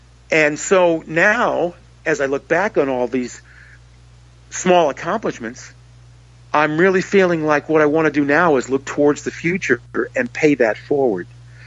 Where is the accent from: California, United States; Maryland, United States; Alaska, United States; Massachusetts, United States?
Alaska, United States; Fairbanks; also born or lived in Pennsylvania; I was born in Pennsylvania, but the family moved to Alaska during my childhood because my dad worked for the government, for the Ballistic Missile Early Warning System, radar sites up in Fairbanks, Alaska.